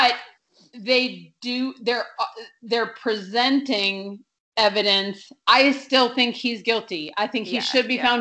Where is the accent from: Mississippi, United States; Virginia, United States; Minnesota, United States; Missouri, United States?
Minnesota, United States; I grew up in Minnesota and it's breaking my heart. Like, I'm so glad I'm not there now.